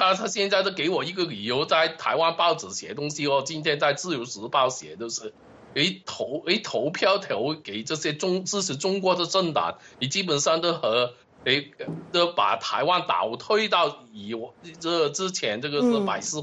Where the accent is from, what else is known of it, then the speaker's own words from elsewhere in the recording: United Kingdom; now in Germany; 我是一个英国人啊，我是英国籍的。那么对付一个英国住在德国的英国人